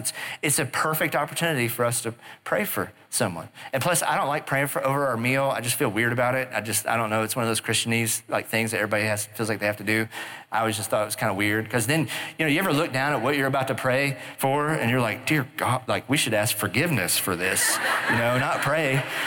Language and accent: English; Oklahoma, United States; I grew up in Oklahoma. Like, we lived out in the country.